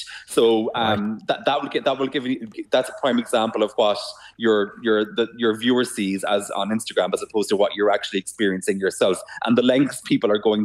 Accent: Cork, Munster, Ireland; also born or lived in Cobh; I'm from Cork and I spent a lot of time in Cove growing up.

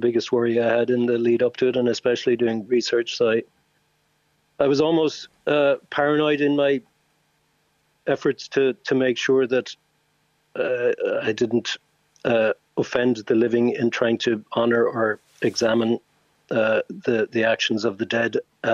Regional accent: Newmarket, Munster, Ireland; Well, the connection to Newmarket, my hometown, is the first one

